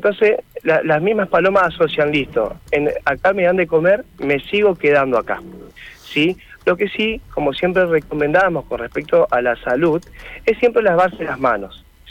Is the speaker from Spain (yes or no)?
no; Santa Fe, Argentina; yo soy de Santa Fe, hace un año que estoy de vuelta, siempre trabajé afuera.